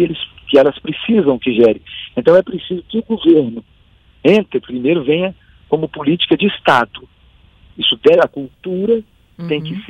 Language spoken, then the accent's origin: Portuguese; Belo Horizonte, Minas Gerais, Brazil; E eu sou de Belo Horizonte